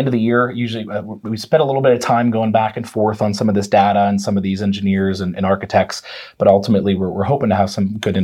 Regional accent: Monroeville, Pennsylvania, United States; Yep, so I grew up over in Monroeville, east of the city, swam in high school, swam YMCA club

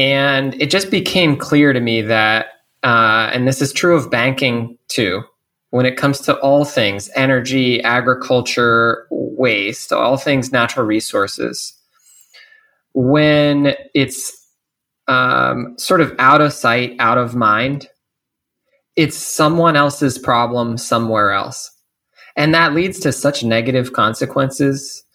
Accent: Cape Cod, Massachusetts, United States; Well, so I grew up on Cape Cod, which is this sort of beautiful summer destination. I grew up scooping ice cream and frying seafood.

